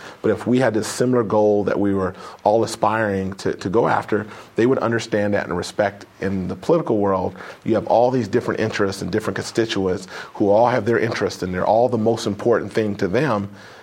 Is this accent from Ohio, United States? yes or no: no; Sacramento, California, United States; also born or lived in Phoenix; So I grew up in Sacramento, came to Cal